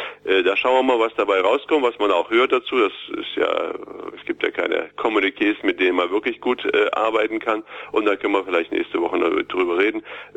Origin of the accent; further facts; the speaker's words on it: Gotha, Thuringia, Germany; now in Erfurt, Germany; Ich bin in Gotha groß geworden, lebe natürlich sehr lange schon in Erfurt